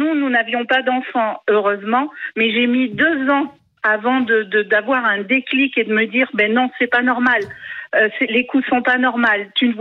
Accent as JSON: {"language": "French", "region": "Auvergne-Rhône-Alpes", "country": "France", "said": "je suis en Auvergne, je suis du Cantal."}